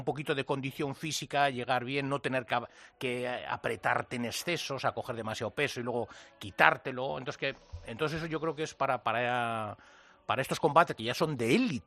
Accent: Spain; para nosotros como españoles

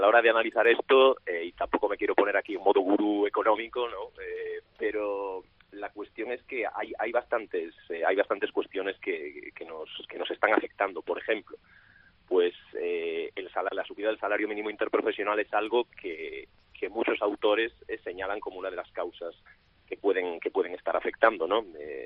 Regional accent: Galicia, Spain; born there; yo me permitirás que haga un poco el gallego en esto, ¿no? Que soy afincado en Cataluña desde hace unos cuantos años

